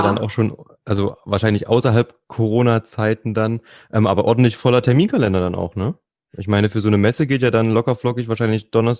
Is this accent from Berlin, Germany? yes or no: no; Leipzig, Saxony, Germany; wir kommen ja beide aus Leipzig